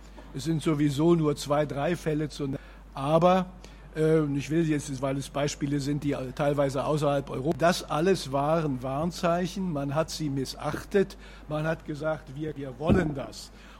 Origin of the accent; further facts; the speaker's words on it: Germany; für uns als Deutsche gut ist.